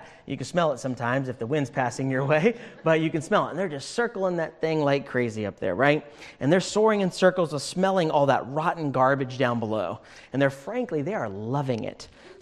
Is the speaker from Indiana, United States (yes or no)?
yes; Indianapolis, Indiana, United States; I grew up in Indianapolis, as Pastor Phelps just said a few moments ago, on the south side of Indianapolis in Greenwood, Indiana.